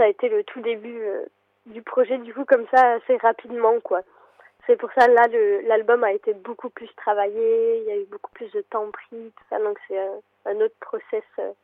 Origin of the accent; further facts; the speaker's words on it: Flanders, Belgium; first language Flemish; French is a second language; j'ai l'impression que je parle flamand du coup couramment. Et c'est ma langue maternelle et j'ai l'impression que j'ai trouvé du lien entre ma langue maternelle et l'anglais plus qu'avec le français